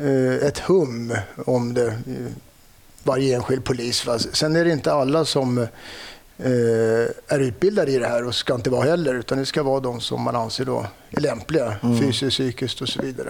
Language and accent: Swedish; Stockholm, Stockholm County, Sweden; Jag är uppvuxen söder om Stockholm, Långbro, Älvsjö. Mm. Och jag har flyttat tillbaka i mitt föräldrahem också.